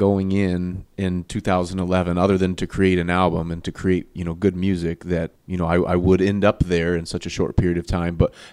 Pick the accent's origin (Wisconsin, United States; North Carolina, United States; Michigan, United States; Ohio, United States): Michigan, United States; Lansing; also born or lived in Sarasota, Florida; Well, I am I'm a Lansing native, but I was born and raised in Sarasota, Florida. I guess I would say I'm a product of the Lansing School District.